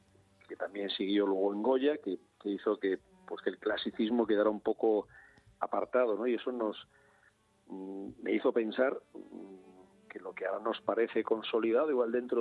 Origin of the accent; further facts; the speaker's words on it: Spain; me considero un ciudadano español más en la media